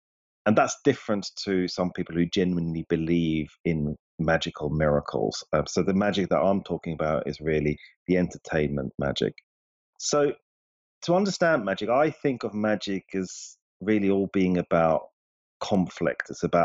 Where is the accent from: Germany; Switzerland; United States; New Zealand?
Switzerland; English is a second language; moved away as an adult; now in London, United Kingdom; I grew up in Switzerland. I, at the age of 19, I moved to London to start my career, really, as a professional magician.